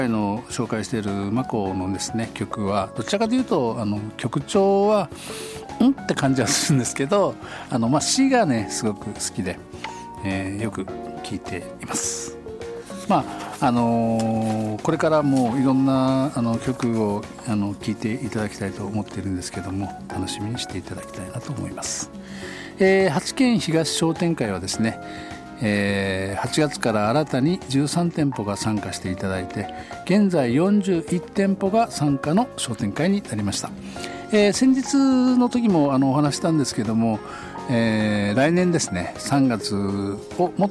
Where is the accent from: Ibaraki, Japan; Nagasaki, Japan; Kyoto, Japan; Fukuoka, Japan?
Fukuoka, Japan; 結構僕は福岡生まれで福岡育ちなんで、ちゃんぽんがすごい好きで